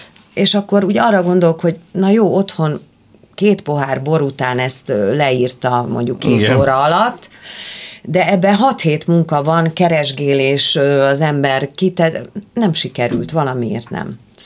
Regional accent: Budapest, Hungary; Emlékszem, hogy engem Újpesten panelben nőttem föl

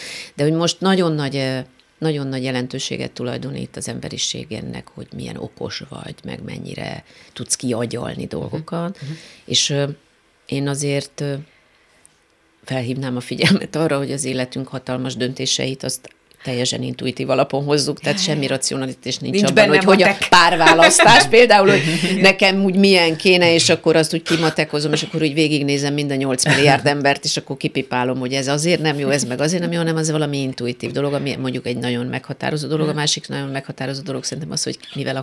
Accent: Budapest, Hungary; gyerekkorom óta természetben vagyok, a szüleim a Sashegyen laktak, ott nevelkedtem egy részről, más részről nagyon sokat voltam falun, a keresztszüleimnél, a testvéreimmel.

